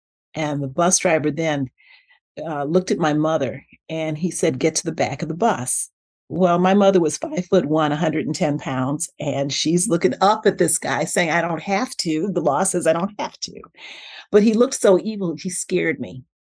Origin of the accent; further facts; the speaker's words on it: Detroit, Michigan, United States; But growing up in Black Bottom, the expectation was that we could do anything and nobody told us differently.